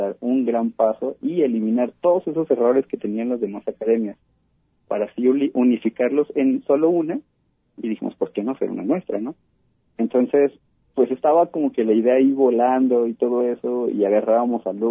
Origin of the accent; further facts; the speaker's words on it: Autlán, Jalisco, Mexico; son puras personas de Autlán, no hay así como que ahorita gente de aquí de Guadalajara, somos puros autlenses